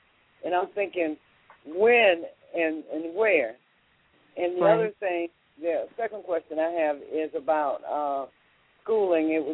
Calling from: Jacksonville, Florida, United States; Oh, I'm a little bit more, I guess, north. I am actually in Jacksonville, Florida.

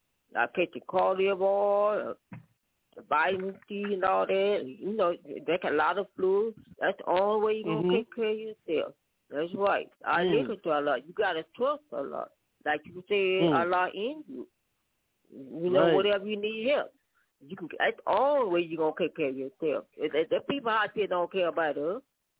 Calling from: St. Louis, Missouri, United States; I'm calling from the Lord Muhammad, St. Louis, Missouri.

